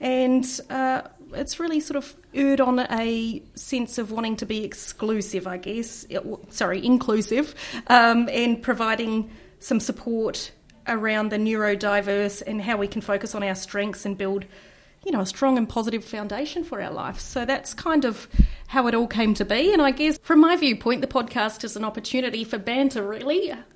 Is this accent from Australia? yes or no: yes; Perth, Western Australia, Australia; also born or lived in Southeast Asia; now in Hawke's Bay, New Zealand; So I grew up in Perth, Australia, and after living in Southeast Asia for about 6 years, I moved to New Zealand and now have called this lovely part of the country, Hawke's Bay, home for the last 6 years.